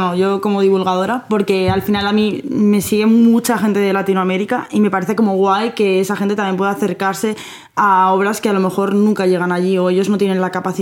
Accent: Benidorm, Valencian Community, Spain; yo me he criado en Benidorm, pero siempre he vivido como en un pueblo de al lado. Entonces es como... Mi DNI no dice que soy de Benidorm, pero es mentira. O sea, sí. Instituto, colegio y todo en Benidorm.

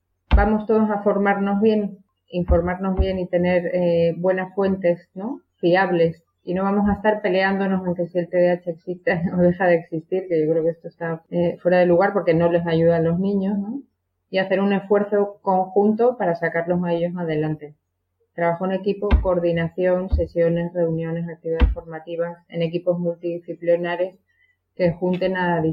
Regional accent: Canary Islands, Spain; now in Navarre, Spain; Ya llevo más años en Navarra de los que pasé en Tenerife, pero soy de Tenerife, soy antigua alumna del Colegio Hispano-Inglés y tengo allí grandísimos amigos y suelo ir todos los años

